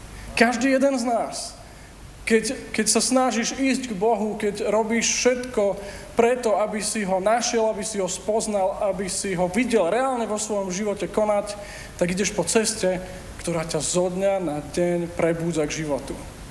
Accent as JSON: {"language": "Slovak", "region": "Záhorie", "country": "Slovakia", "accent": "Záhorie dialect", "said": "To je tá záhoráčtina. Takže ja som zo Záhoria"}